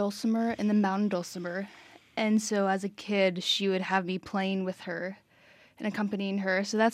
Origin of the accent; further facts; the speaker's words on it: Baton Rouge, Louisiana, United States; I am from Baton Rouge, Louisiana.